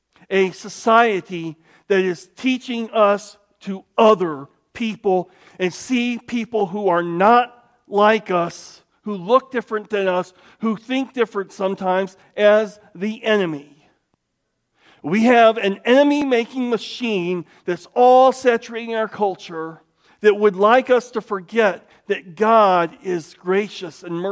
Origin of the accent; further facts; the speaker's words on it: LaPorte, Indiana, United States; also born or lived in Memphis / Denver; And I grew up in LaPorte, Indiana, which is about 40 miles southeast of Chicago. We would go up to Cubs games.